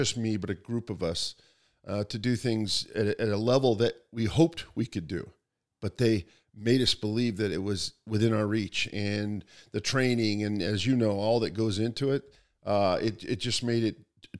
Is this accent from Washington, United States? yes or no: yes; Snohomish, Washington, United States; Well, you know, when I was a young person growing up in Snohomish, Washington, my first love was baseball.